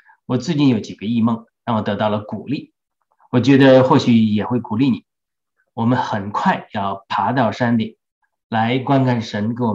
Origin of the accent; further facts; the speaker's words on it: China; now in United States; 我是来自中国的一个移民，好像很多在美国的移民基督徒一样，我们都喜欢用母语来参加基督徒聚会。